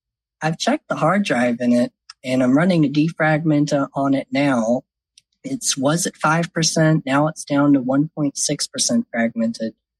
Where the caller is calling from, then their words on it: Lexington, South Carolina, United States; I am calling from Lexington, South Carolina.